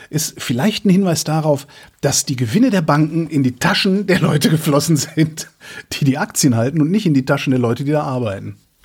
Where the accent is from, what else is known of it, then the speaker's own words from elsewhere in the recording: Germany; Ja, kenne ich, bin Deutscher.